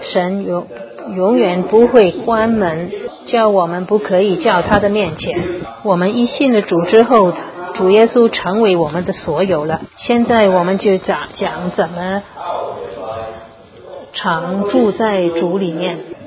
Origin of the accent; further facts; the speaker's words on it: Guangdong, China; 按照我们广东人说，是说的不那么斯文是小孩。